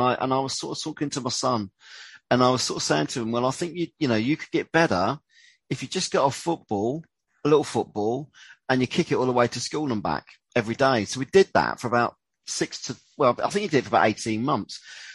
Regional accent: Patching, South East England, United Kingdom; I mean, I just look at where I grew up in Patching. When I go back there now, you couldn't play football there now.

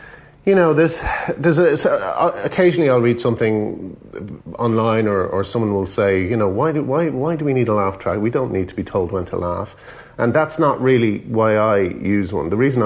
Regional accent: Ireland; growing up in Ireland.

